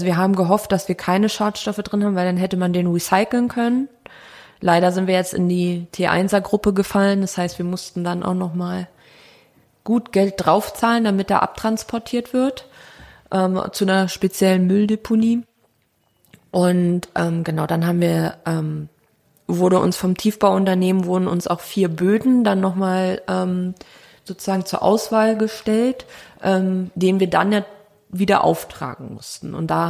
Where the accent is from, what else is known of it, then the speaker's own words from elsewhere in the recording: Brandenburg, Germany; wir sind hier in Franken, ich bin aus Brandenburg